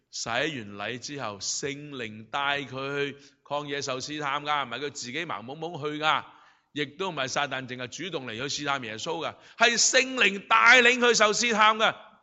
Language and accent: Chinese; China; 是我们中国很喜欢讲仁义道德